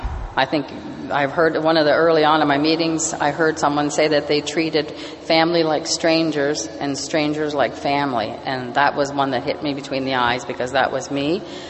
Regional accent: New Brunswick, Canada; I grew up on the Miramichi, and I think a lot of us have this thing that our community is the drinking center of the world.

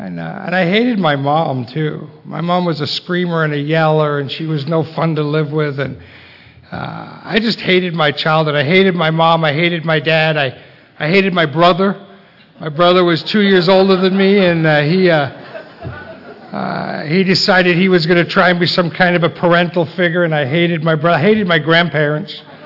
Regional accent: Las Vegas, Nevada, United States; I am from Las Vegas, and my home group is Connect the Dots.

